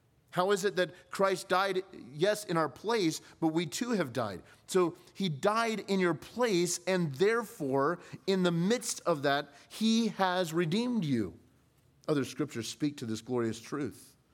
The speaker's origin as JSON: {"language": "English", "region": "California", "country": "United States", "tie": "born or raised there", "said": "I grew up in California, so we got 2 cents back in the day"}